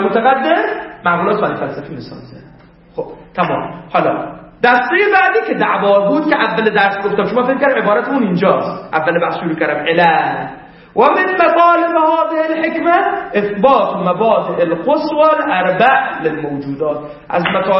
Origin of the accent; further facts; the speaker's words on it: Ahvaz, Khuzestan, Iran; گفت کجا؟ گفتم آقا ما از اهواز اومدیم.